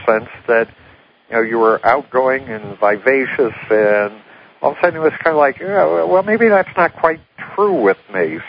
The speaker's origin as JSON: {"language": "English", "town": "Akron", "region": "Ohio", "country": "United States", "tie": "born there", "said": "But, I was born up in Akron, Ohio, and was brought up in childhood in the United Church of Christ."}